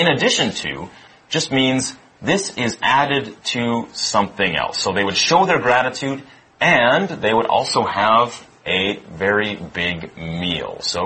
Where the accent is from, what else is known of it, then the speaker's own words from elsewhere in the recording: Canada; I'm from Canada, so we celebrate it a little bit before the Americans do.